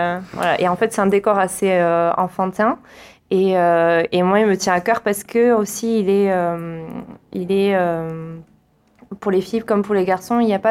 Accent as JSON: {"language": "French", "town": "Mazerolles", "country": "France", "said": "moi, je suis de Mazerolles aussi"}